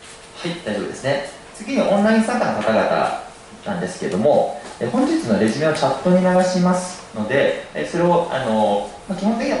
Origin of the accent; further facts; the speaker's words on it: Hiroshima, Japan; 僕は生まれも育ちも広島ですので、カープ、スポーツ、カープということで、ほぼカープの趣味になります。